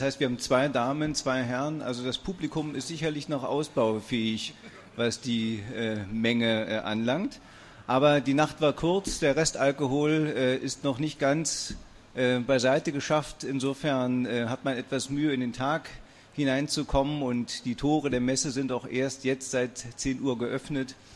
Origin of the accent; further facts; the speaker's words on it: Berlin, Germany; Für mich als Berliner kaum auszusprechen, aber das gibt es.